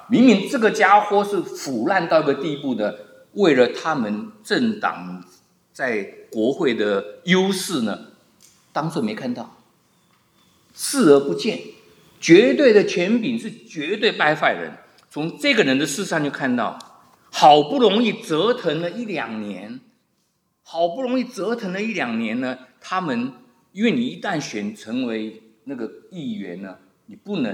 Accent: Taiwan; now in United States; 一个我们来自台湾的就知道，台湾的选举现在是如火如荼哦

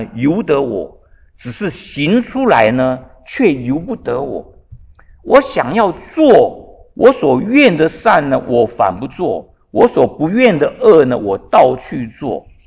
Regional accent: China; 所谓的我们中国人说举头三尺有神明

